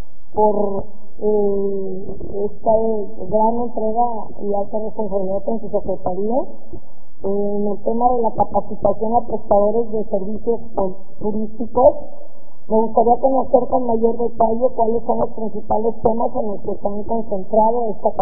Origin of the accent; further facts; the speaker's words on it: Acaponeta, Nayarit, Mexico; del cual yo soy de Acaponeta